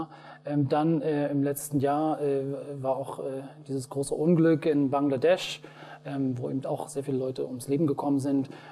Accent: Berlin, Germany; Ursprünglich komme ich aus Berlin.

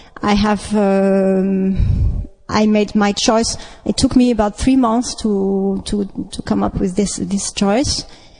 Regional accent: France; English is a second language; I come from France, so you may ask questions in German.

